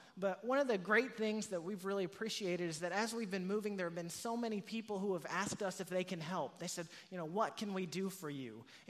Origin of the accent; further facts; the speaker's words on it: Norman, Oklahoma, United States; now in Edmond, United States; My family and I just moved to Edmond, and I grew up in Norman and lived there my whole life up until I graduated from high school, graduated from Norman High